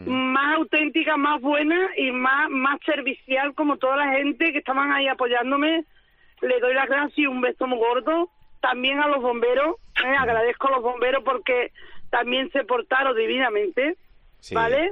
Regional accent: Sanlúcar de Barrameda, Andalusia, Spain; soy de Sanlúcar de Barrameda, lo que pasa es que estoy trabajando aquí en Sevilla.

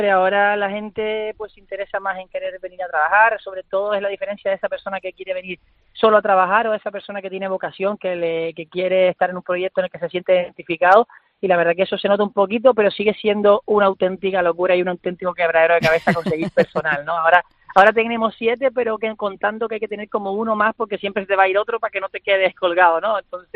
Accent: Canary Islands, Spain; hemos cogido una planta invasora nuestra que nos identifica como canarios

